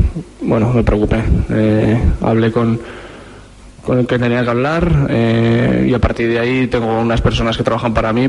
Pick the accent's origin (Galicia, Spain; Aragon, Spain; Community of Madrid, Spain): Aragon, Spain; Zaragoza; saben que quiero estar muchos años en el Real Zaragoza, seguir en el equipo de mi casa, de mi tierra, es mi deseo.